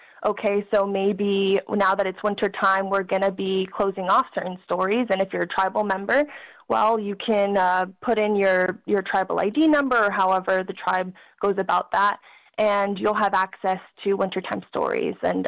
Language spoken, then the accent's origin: English; Tucson, Arizona, United States; And, you know, I'm from Tucson, Arizona.